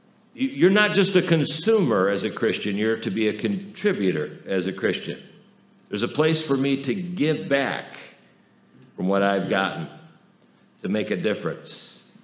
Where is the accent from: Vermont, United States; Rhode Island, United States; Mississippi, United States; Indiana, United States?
Indiana, United States; Fort Wayne; When I grew up in Fort Wayne, there were four hospitals back then.